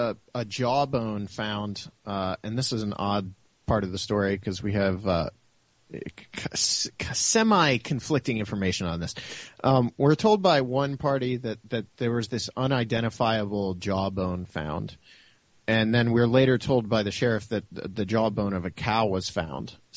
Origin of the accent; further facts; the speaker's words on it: Bolivar, Ohio, United States; I grew up in Bolivar, which is 15 minutes tops from Minerva.